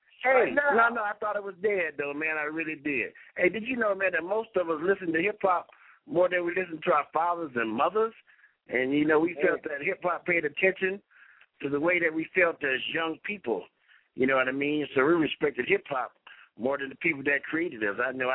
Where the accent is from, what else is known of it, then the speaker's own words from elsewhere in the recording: California, United States; I'm from California, that brought me back.